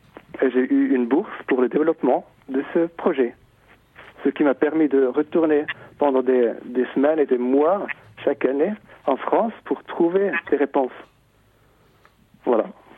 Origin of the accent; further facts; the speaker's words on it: Switzerland; Pour moi, en tant que Suisse en tout cas